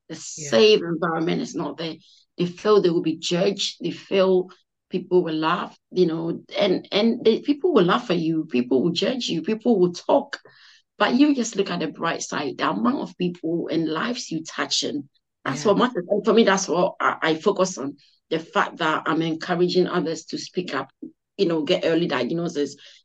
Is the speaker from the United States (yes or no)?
no; Ghana; You know, being an African, being Ghanaian, being an Ashanti, obviously, so why I've got the boldness in me.